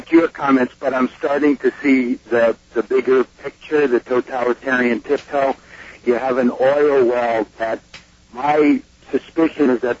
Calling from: New York, United States; I'm calling from the Mid-Hudson Valley.

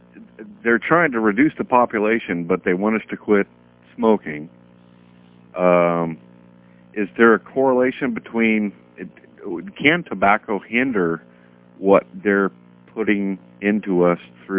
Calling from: Santa Cruz, California, United States; Santa Cruz.

